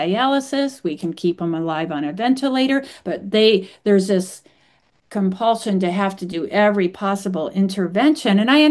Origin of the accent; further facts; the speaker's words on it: Canada; now in United States; I'm Canadian, I live in the States, but my family lives in Canada.